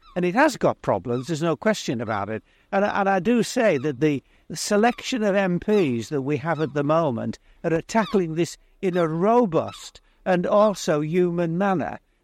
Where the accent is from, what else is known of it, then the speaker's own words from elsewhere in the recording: North West England, United Kingdom; I don't know Blackpool very well because I'm from Cumberland, but we've also lived abroad.